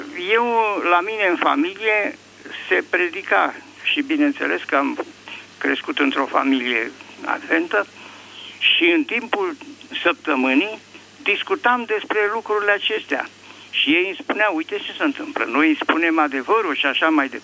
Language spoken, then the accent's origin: Romanian; Bucharest, Romania; Vă sunt din București